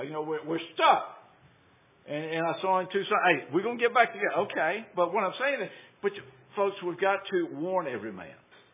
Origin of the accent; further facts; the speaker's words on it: the South, United States; I'm from the South. I slur my words. I talk fast.